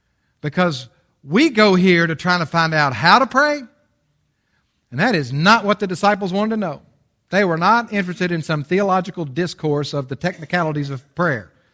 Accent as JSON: {"language": "English", "region": "the South", "country": "United States", "said": "All right, now, you say, well, we're from the South."}